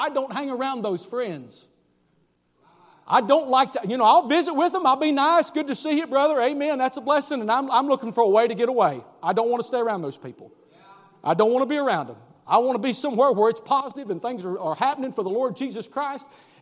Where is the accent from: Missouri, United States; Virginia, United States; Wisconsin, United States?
Virginia, United States; I'm from the Appalachian Mountains in Southwest Virginia. That's where I'm from.